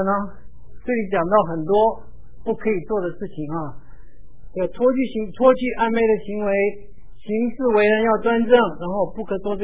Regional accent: China; 我们中国人

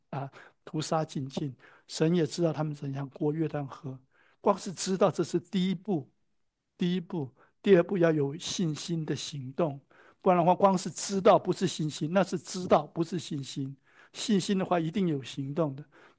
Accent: Zhongshan, Guangdong, China; 从河南荥阳搬到浙江兰溪，在明朝再从浙江兰溪搬到中山，广东中山，我是中山人，

